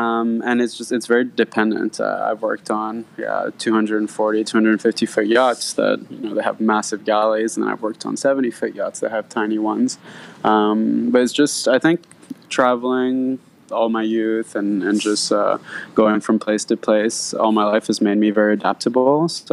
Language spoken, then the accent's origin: English; Sint Maarten; I grew up in the Caribbean on the island of St. Martin, and my father was a yacht captain throughout my youth.